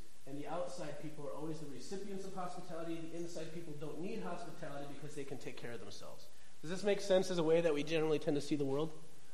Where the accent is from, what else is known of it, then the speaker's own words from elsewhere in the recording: Minnesota, United States; Which, I'm from Minnesota. That's really hard.